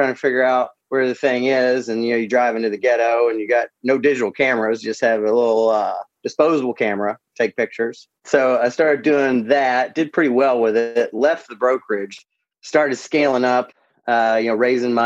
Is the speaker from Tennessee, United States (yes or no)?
yes; Tullahoma, Tennessee, United States; I'm from Tullahoma, Tennessee, went to school in Knoxville